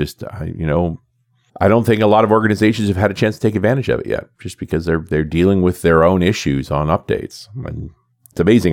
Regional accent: Canada; Being a Canadian

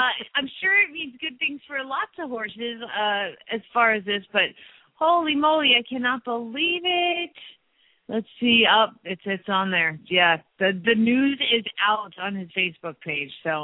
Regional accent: Phoenix, Arizona, United States; from Phoenix, Arizona

